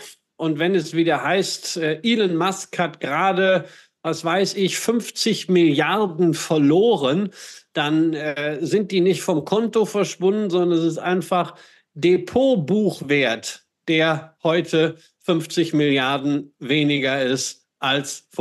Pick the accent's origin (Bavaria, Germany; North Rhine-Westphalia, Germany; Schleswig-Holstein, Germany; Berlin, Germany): North Rhine-Westphalia, Germany; ich bin am Ostrand des Ruhrgebiets aufgewachsen